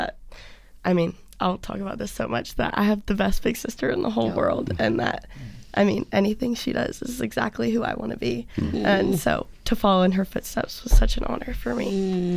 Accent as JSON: {"language": "English", "town": "Atlanta", "region": "Georgia", "country": "United States", "said": "And we're from Atlanta. We don't see famous people quite as much as y'all do here in Nashville."}